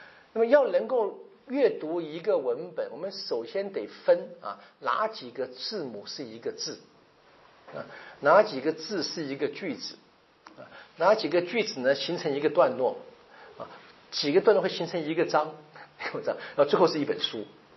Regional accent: China; 因为我们中国人讲这个写文章，就是你可以理解成起承转合吧

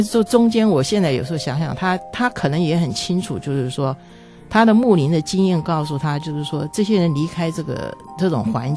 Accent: Shandong, China; 因为我是山东人

